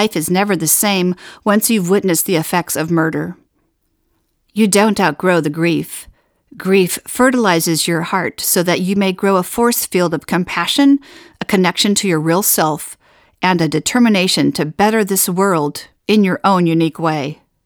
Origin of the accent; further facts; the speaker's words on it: Oregon, United States; A few weeks ago in my hometown in Oregon